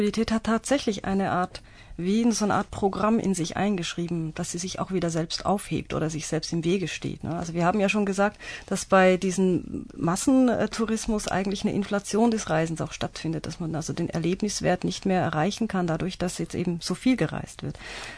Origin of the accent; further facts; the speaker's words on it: Switzerland; now in Berlin, Germany; dass ich komme aus der Schweiz und mein Mann auch. Und wir sind jetzt in Berlin.